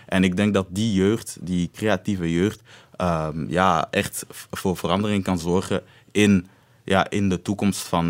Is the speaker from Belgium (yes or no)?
no; Bukavu, South Kivu, DR Congo; want wij komen van Bukavu, dat is aan de grens met Rwanda